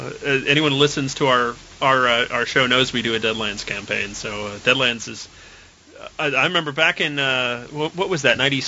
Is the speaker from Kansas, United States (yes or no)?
yes; Lawrence, Kansas, United States; Actually, I'm originally from Lawrence